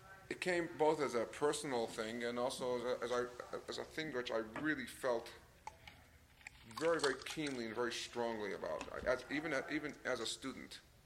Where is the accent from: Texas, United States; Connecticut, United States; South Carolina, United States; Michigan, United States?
Connecticut, United States; Hartford; Okay. I come from Hartford, Connecticut.